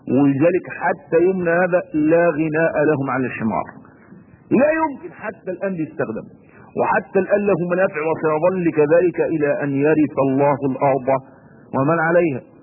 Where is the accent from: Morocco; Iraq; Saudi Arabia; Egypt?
Egypt; عشان يركب عندنا في مصر هنا